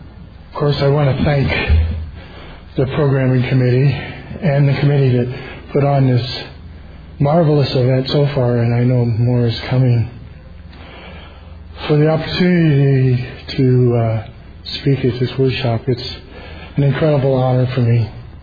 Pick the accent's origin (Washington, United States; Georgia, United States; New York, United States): Washington, United States; And I'm from the Washington, Northern Idaho region, the Lewis County area